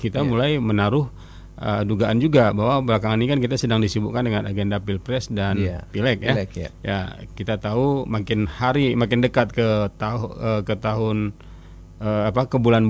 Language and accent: Indonesian; Aceh, Indonesia; kita sendiri yang mengklaim sebagai orang Aceh